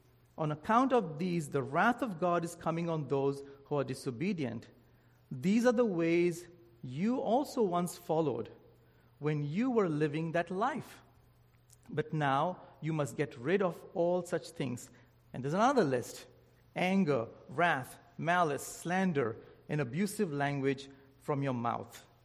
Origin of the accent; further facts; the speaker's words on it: India; English is a second language; now in Canada; I grew up in India, right? We all know that. You can hear me and know that. I grew up in India. But after relocating to Canada